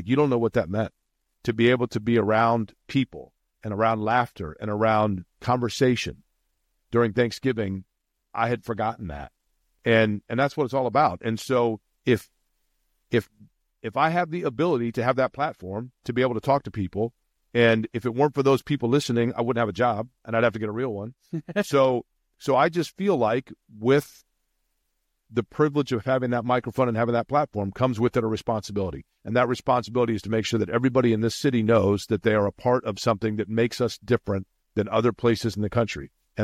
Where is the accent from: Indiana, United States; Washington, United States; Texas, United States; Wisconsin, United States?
Indiana, United States; Indianapolis; And I grew up in Indy. I have a love for Indy. I have a passion for the city itself.